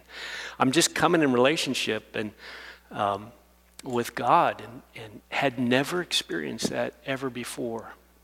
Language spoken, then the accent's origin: English; Alaska, United States; I was born and raised in Alaska, so big churches don't, like, just outside my grid. You know, I wasn't raised in Texas there, Annie.